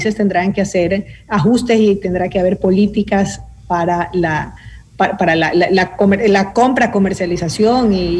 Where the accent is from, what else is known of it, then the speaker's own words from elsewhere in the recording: Ecuador; Es un compromiso de todos como ecuatorianos o de empresas radicadas en el Ecuador de sacar este proyecto adelante.